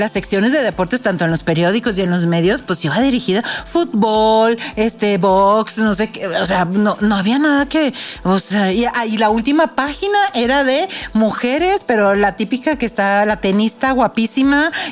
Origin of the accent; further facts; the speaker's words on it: Torreón, Coahuila, Mexico; Yo soy de Torreón y con el calor intenso de Torreón